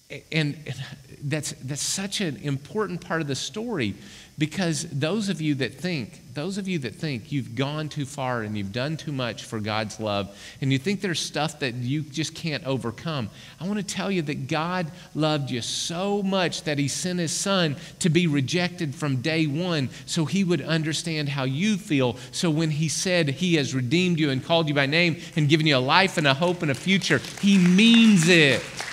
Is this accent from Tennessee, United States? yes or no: no; Arkoma, Oklahoma, United States; when I was a kid growing up, I grew up in Arkoma, Oklahoma. And we were so big as a town, we had a caution light.